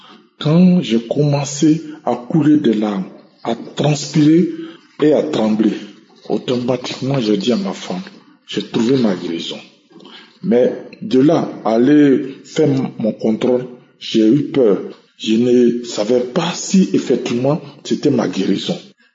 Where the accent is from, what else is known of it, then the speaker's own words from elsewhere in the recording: Côte d’Ivoire; Je suis ivoirien. Je réside à Yamoussoukro.